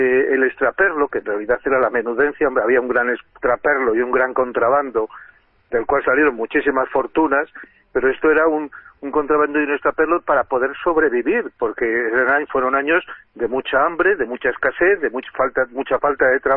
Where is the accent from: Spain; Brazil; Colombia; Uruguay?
Spain; Madrid, Community of Madrid; Yo soy de Vallecas, y entonces había extraperlo en toda España.